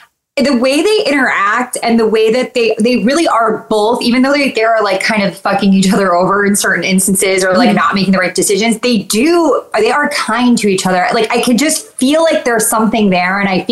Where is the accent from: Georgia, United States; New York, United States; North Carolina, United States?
New York, United States; Because it's like, it like irks me so bad as a New Yorker.